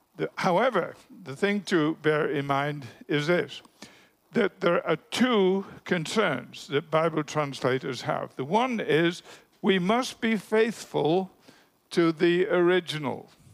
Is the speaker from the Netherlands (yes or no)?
no; England, United Kingdom; When we grew up in England